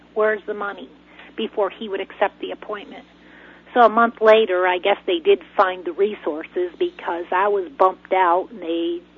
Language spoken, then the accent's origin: English; New York, United States; until I brought him back to my hometown because I had to go back to work. I took a 6 months leave off of work, and when I got him into the Chemung County Nursing Home, that's when my nightmares began